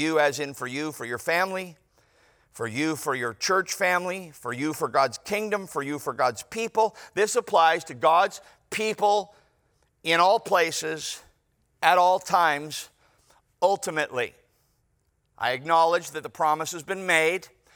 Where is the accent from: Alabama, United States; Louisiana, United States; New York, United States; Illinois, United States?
Illinois, United States; Chicago; I'm from Chicago. We don't think your buildings are all that impressive, but your beaches are.